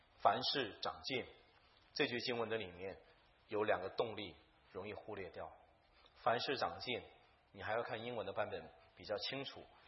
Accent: Jiamusi, Heilongjiang, China; 我从这个北京坐到佳木斯，佳木斯是我的老家。

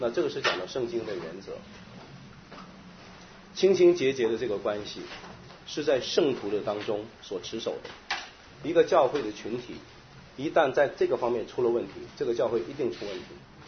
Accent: China; 那这个和我们中国人的伦理道德比较相近的

